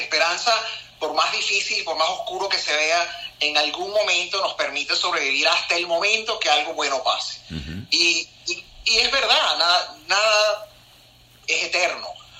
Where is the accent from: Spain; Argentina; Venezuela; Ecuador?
Venezuela; Y ya yo me siento, obviamente, médico venezolano.